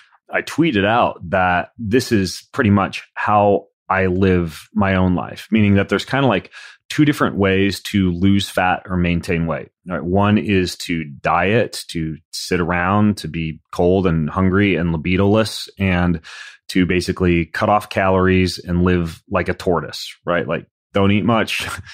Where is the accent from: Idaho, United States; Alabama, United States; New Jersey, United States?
Idaho, United States; because I grew up in Idaho